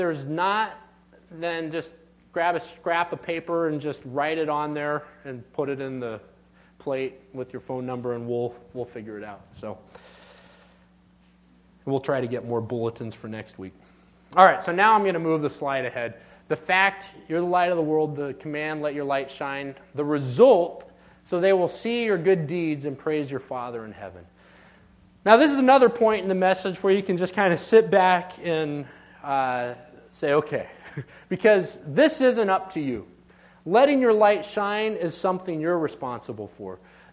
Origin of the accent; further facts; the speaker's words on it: United States; This is the hard part for me personally, because I'm an American, and that comes with a lot of things.